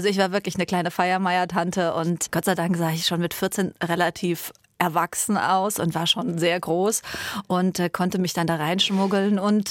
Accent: Frankfurt, Hesse, Germany; ganz allein und eigentlich sehr dörflich bin ich aufgewachsen in Frankfurt.

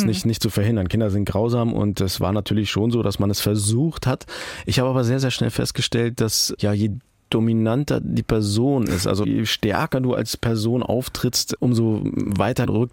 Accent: Turkey; Schweizer Taschenmesser der Minderheiten als Türke und Rollstuhlfahrer hat man natürlich da auch

